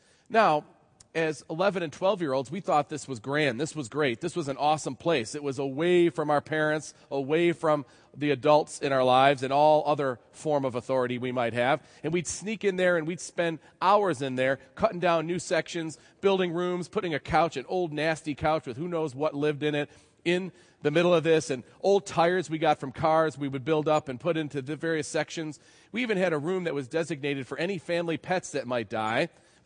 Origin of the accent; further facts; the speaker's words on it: New York, United States; When I was growing up in Western New York, we lived in what was called a rural suburb.